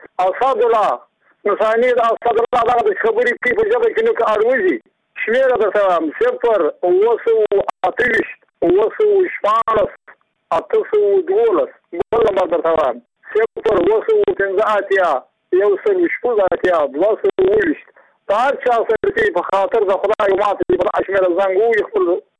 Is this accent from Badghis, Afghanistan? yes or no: yes; Badghis, Afghanistan; زه پخپله د بادغیس د ولایت یم، د مقر د ولسوالۍ یم، د اندړو د کلي یم.